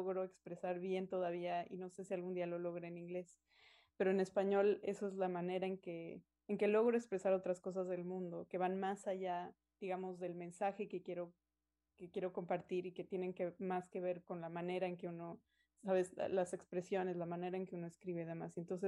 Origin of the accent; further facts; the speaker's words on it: Mexico; first language Spanish; moved away as an adult; also born or lived in United States; now in Canada; yo crecí en México hablando español, esa es mi lengua materna y la lengua en la que me siento más cómoda expresándome, y luego me fui a hacer un doctorado a Estados Unidos, y ahora estoy aquí en Canadá